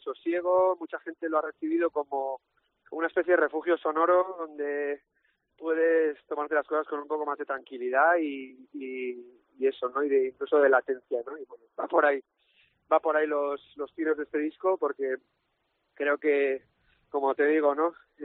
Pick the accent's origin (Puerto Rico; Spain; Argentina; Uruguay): Spain; first language Basque; Spanish is a second language; A mí me sale de forma natural y es mi lengua materna y siempre he cantado en euskera